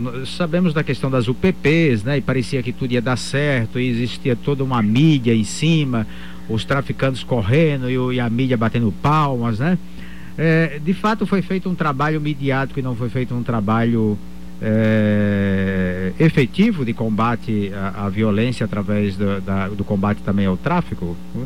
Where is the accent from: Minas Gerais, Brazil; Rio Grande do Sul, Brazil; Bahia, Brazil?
Bahia, Brazil; Euclides da Cunha; Sou de Euclides da Cunha, que é uma cidade bastante violenta também.